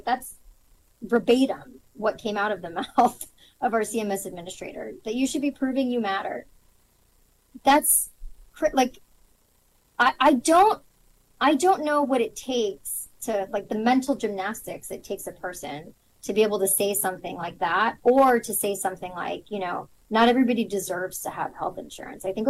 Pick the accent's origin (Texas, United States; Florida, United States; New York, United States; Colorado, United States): Florida, United States; when I look at my local news in South, like where I grew up in South Florida